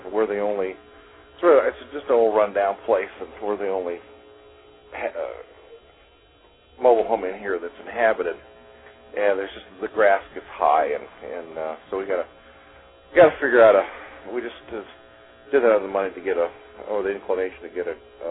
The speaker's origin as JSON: {"language": "English", "region": "Louisiana", "country": "United States", "tie": "born or raised there", "also_born_or_lived": "Mississippi", "said": "I grew up in Louisiana, Mississippi, around poor blacks"}